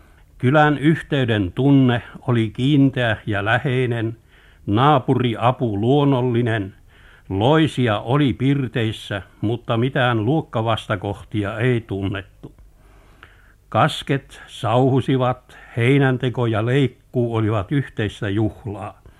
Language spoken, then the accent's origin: Finnish; Tohmajärvi, North Karelia, Finland; Minun lapsuuteni sielun maisema on Pohjois-Karjalassa Tohmajärvellä oleva vankka maakylä Riikola. Kylä sijaitsee pitkällä kapeahkolla harjulla, jonka suunta on pohjoisesta etelään.